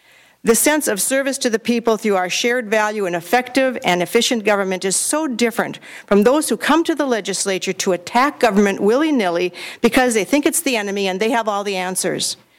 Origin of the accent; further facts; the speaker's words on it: Columbia Heights, Minnesota, United States; from Columbia Heights, a senator.